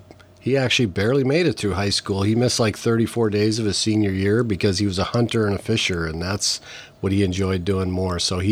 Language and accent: English; Minnesota, United States; I've been in the state of Washington for about 34 years, but I grew up in northern Minnesota.